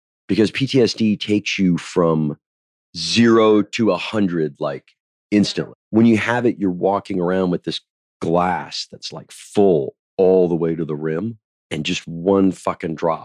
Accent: United States; Like, why would I not do my patriotic service as an American?

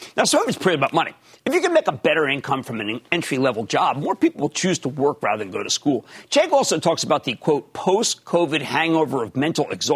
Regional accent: New Jersey, United States; Let's go to Vincent in my home state of New Jersey.

